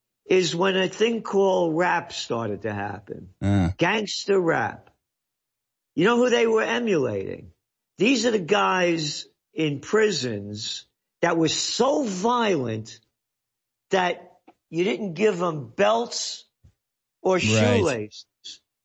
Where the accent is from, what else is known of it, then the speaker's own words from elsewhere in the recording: Bronx, New York, United States; I'm the first of the baby boomers. I'm born in 46 and I grew up in the Bronx